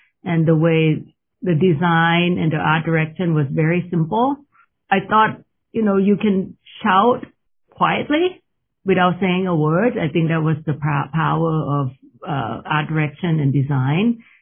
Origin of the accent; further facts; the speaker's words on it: Thailand; English is a second language; moved away as an adult; growing up in Thailand or like, you know, study design, I sketch all the time